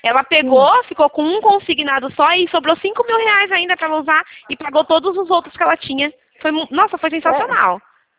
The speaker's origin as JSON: {"language": "Portuguese", "region": "São Paulo", "country": "Brazil", "said": "Não, eu não sou de Brasília, eu sou do estado de São Paulo."}